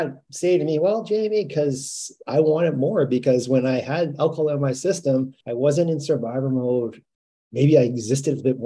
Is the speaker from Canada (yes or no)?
yes; Winnipeg, Manitoba, Canada; also born or lived in Calgary / Edmonton / Ottawa; So I went from Calgary to Edmonton to Ottawa and then to Winnipeg in 1988. I was in grade 3. When we came to Winnipeg, and I've been here ever since.